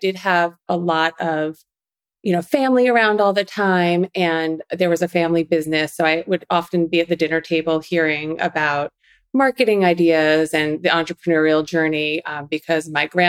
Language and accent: English; Long Island, New York, United States; was a little girl growing up in Long Island, New York, kind of lost the accent a little bit